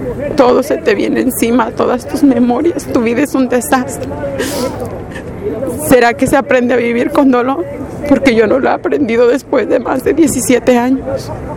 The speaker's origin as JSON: {"language": "Spanish", "region": "Guerrero", "country": "Mexico", "said": "estoy aquí porque soy de Guerrero. Soy una de aquellas niñas que quedó huérfana de 3 años."}